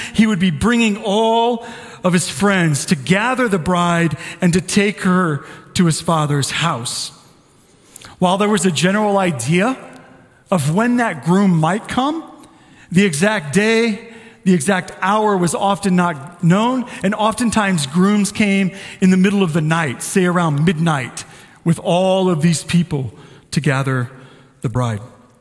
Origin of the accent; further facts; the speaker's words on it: St. Louis, Missouri, United States; Growing up in St. Louis, man, thunderstorms just lasted all night.